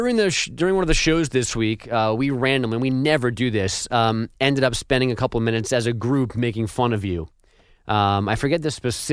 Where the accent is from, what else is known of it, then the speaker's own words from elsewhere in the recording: New York, United States; I like where I live in Long Island. But I did have a long battle as a New Yorker just by nature.